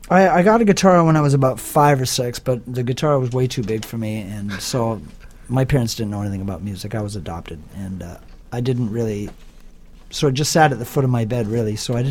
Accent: London, United Kingdom; I was born in London, England

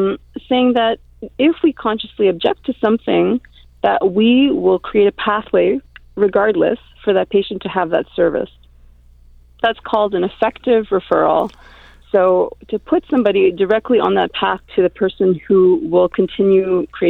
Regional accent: Montreal, Quebec, Canada; I'm from Montreal.

